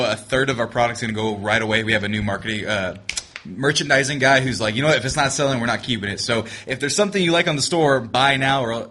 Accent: Fresno, California, United States; it's going to be 1UP Video Games out of Fresno, California, my hometown.

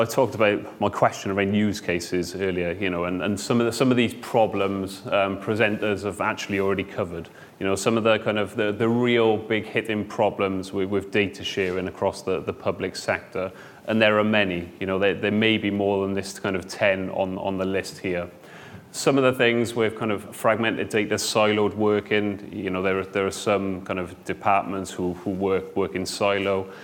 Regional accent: Wales, United Kingdom; is because I'm Welsh, and there's a bit of a Welsh theme going on today. I can speak a little bit of Welsh, but not enough to interpret some of those questions online.

